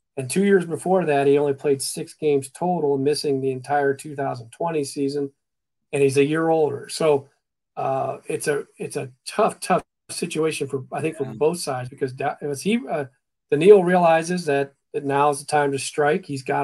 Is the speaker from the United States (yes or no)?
yes; Ohio, United States; Holy buckets was never said when I was growing up in Ohio.